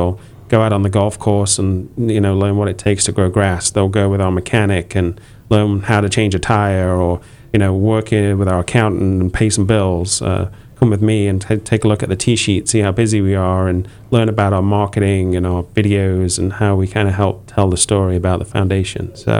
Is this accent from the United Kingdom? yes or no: yes; England, United Kingdom; moved away as an adult; So if you can't tell by the funny accent, I'm actually originally from England. I moved over in 2003